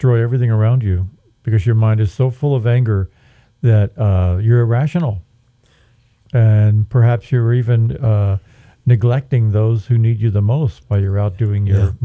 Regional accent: New York, United States; You know, I grew up in New York in a big Italian family, and you heard a lot about revenge.

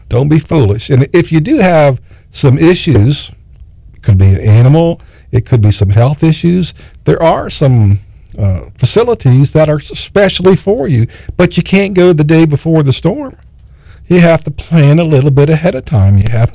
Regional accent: Florida, United States; You know, when I was a kid, I grew up in Palm Beach County.

